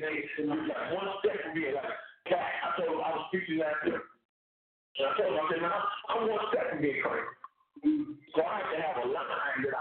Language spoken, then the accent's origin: English; Compton, California, United States; And so I grew up in Compton, you know, did my own thing for years.